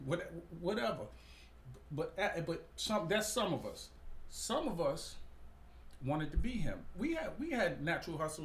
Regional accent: Brownsville, New York, United States; But when growing up in Brownsville, we seen the Chinese people, the Arabic people. We seen everybody but us.

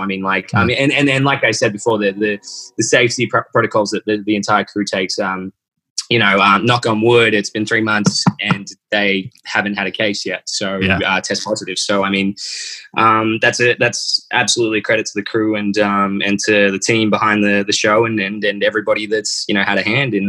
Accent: Australia; Australia, my home country, obviously

